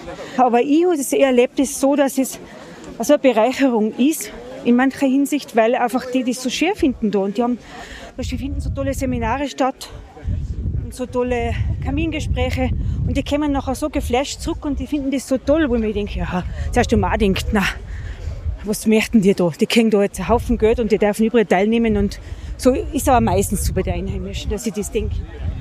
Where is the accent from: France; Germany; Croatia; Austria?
Austria; Wildschönau, Tyrol; Ich bin mit 16 Jahren nach Alpbach gekommen. Ich komme aus der Wildschönau, das andere Tal drüber.